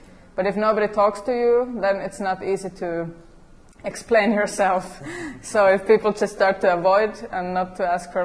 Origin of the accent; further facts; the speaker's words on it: Finland; I come from Finland.